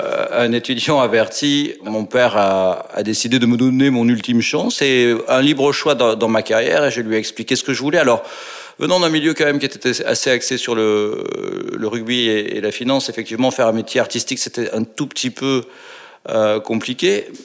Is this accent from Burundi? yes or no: no; Agen, Nouvelle-Aquitaine, France; born there; Je suis né à Agen, une toute petite ville de province entre Bordeaux et Toulouse, en plein milieu du sud-ouest, au cœur du sud-ouest